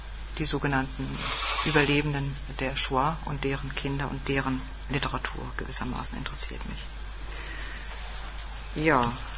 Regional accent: Greifswald, Mecklenburg-Vorpommern, Germany; born there; in meiner Heimatstadt oder in meiner zur Heimat gewordenen Stadt, muss ich eigentlich sagen, ich bin geboren in Greifswald.

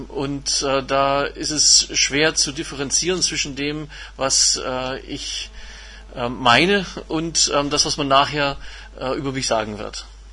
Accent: Canada; Meine Kindheit in Kanada, die ich auch in ganz normalen kanadischen Schulen verbracht habe

